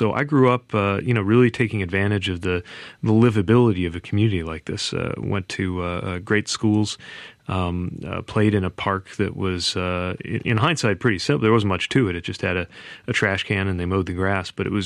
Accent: South Bend, Indiana, United States; But I grew up here in South Bend. I grew up at a time when our city was really struggling.

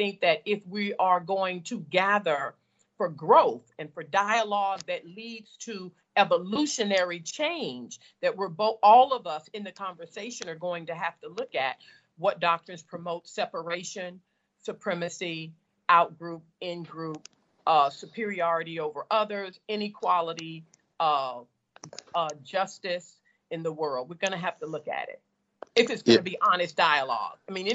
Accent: the South, United States; as a girl of color growing up in the South, I was given by Black people in a Black church a white male God to worship.

